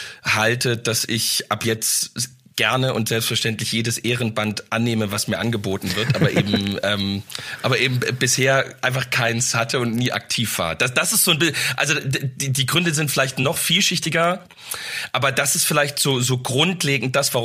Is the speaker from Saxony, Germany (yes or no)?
yes; Dresden, Saxony, Germany; born there; ich bin in Dresden geboren